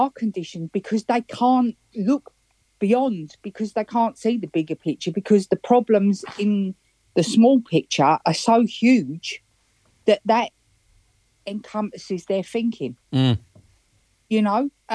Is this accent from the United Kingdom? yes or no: yes; United Kingdom; I grew up in Thatcher's Britain as well